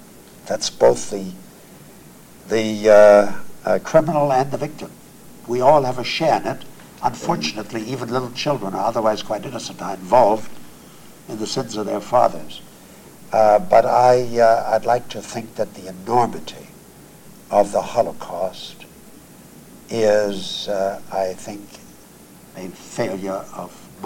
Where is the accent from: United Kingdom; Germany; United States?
Germany; I grew up in Germany.